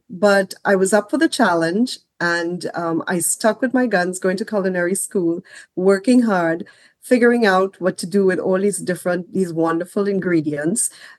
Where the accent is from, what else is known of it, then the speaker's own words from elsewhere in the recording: Trinidad & Tobago; now in United States; growing up in Trinidad and Tobago, it's tropical fruits that I'm dealing with in Trinidad and Tobago. So I come into this whole new world here in the United States of America.